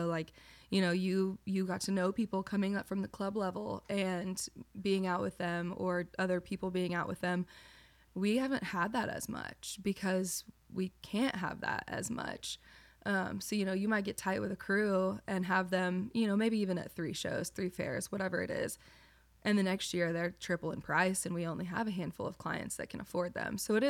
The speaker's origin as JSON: {"language": "English", "region": "Arkansas", "country": "United States", "said": "I came from Arkansas. Like, this isn't supposed to be where I'm at."}